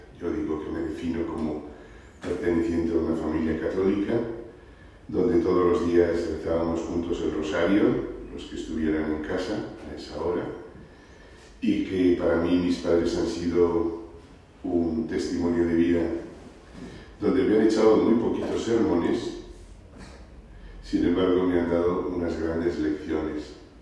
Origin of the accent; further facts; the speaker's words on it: Madrid, Community of Madrid, Spain; yo soy de Madrid, de Chamberí, aunque íbamos al pueblo Cubas de la Sagra, está cerca de Toledo